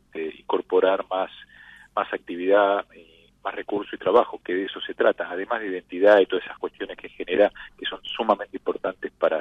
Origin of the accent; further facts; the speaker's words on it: Rosario, Santa Fe, Argentina; yo lo digo como rosarino hasta el tuétano